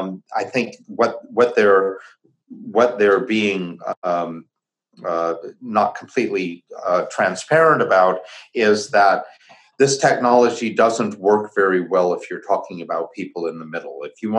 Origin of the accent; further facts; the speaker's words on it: United States; As an American, I sit uncomfortably with it.